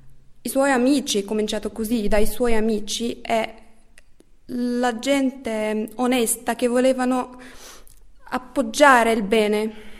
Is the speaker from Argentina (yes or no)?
no; Cairo, Cairo Governorate, Egypt; Italian is a second language; now in Italy; ho studiato l'italiano in Egitto per 5 anni, diciamo.